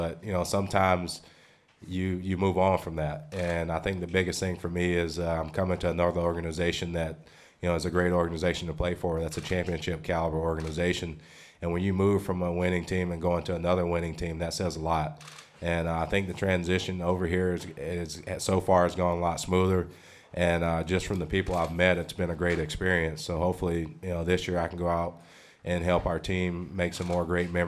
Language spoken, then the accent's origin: English; Florida, United States; I grew up in Florida. Nothing against Florida. Don't really want to go back to Florida. But I love the West Coast.